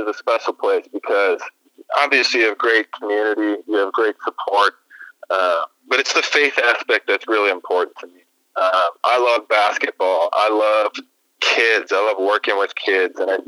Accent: Hull, Iowa, United States; Growing up in Hall, Iowa, my dad is actually an assistant basketball coach at Western Christian.

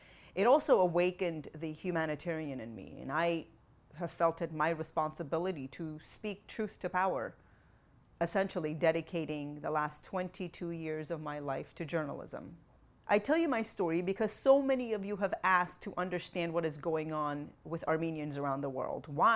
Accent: Iran; English is a second language; My family lineage goes back to Armenia, dating back to the 1800s, but I grew up in Iran, where my Armenian ancestors had settled years before the genocide.

